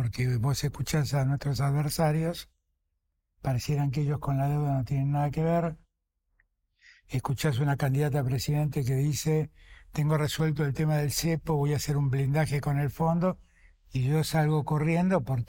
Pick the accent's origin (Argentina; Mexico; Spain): Argentina; Nosotros como argentinos debemos revisarnos en eso, ¿no?